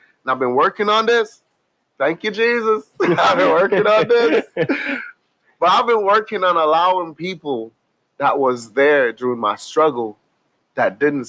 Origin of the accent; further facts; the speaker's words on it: Jamaica; Jamaican culture is different. The way we were brought up is different, mm-hmm. right? For example, in my hometown, if you had an event coming up and you already got a date, your flyers out, I would not put an event on your date.